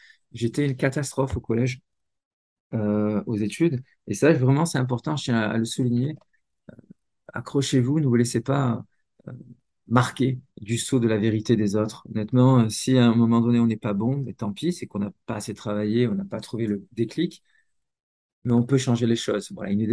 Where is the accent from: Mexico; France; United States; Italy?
France; Marseille, Provence-Alpes-Côte d'Azur; j'ai grandi à Marseille, dans un quartier qui s'appelait Est Marseille ou Benza.